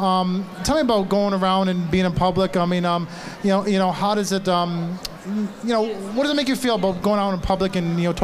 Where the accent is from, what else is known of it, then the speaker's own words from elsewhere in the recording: Providence, Rhode Island, United States; Wow, okay, I'm from Providence too.